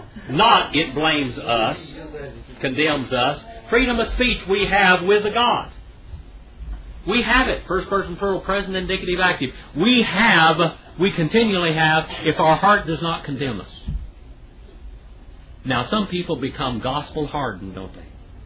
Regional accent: United States; Well, that's because I are one. I am an Indian.

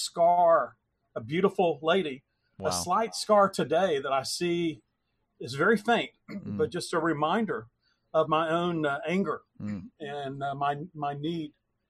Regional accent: Dallas, Texas, United States; I grew up in Dallas, Texas. From my bedroom window as a child, I could see the church that our family attended.

